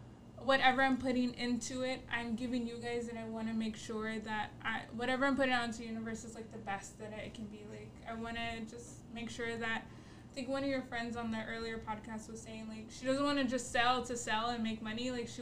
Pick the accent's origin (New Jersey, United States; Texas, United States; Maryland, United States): Texas, United States; Houston; also born or lived in Detroit; I was born and raised in Houston, so H-E-B is like, you know, H-E-B is bae.